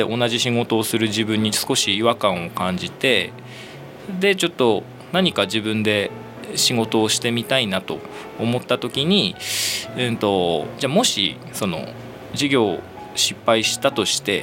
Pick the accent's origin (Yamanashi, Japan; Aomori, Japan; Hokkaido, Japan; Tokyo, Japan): Aomori, Japan; Hachinohe; 育ちは八戸市です。